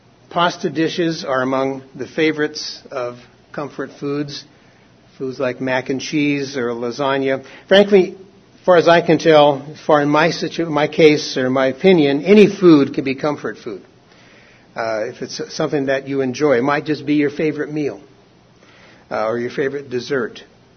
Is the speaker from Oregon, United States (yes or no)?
yes; Portland, Oregon, United States; When we were growing up in Oregon, my brothers and I would look forward to those snow days when we didn't have school.